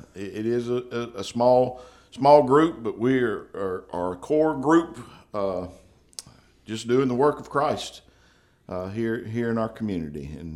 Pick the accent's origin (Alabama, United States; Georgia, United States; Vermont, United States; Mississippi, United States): Mississippi, United States; Winona; I'm originally from Winona, but my first charge was in Indianola.